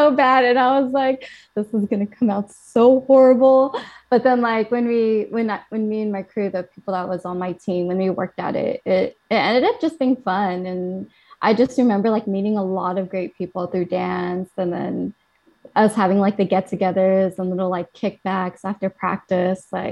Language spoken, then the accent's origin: English; Philippines; And I remember too, and like, I'm Filipino and like some Asian parents are very like, they're not really into like medical stuff.